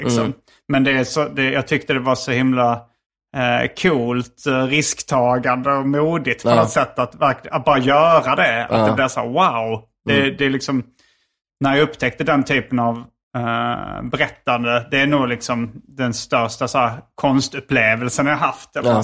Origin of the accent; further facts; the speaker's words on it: Sweden; eftersom jag var från Sverige så hade han just skrivit om det här